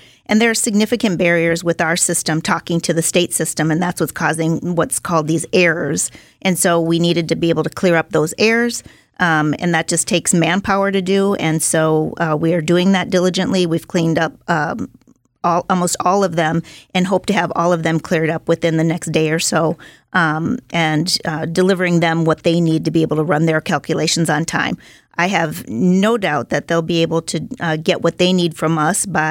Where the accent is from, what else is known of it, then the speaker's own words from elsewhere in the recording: Minneapolis, Minnesota, United States; Well, I grew up in the Southeast Projects in public housing to a single mom in Minneapolis, Minnesota. And so I'm from Minnesota.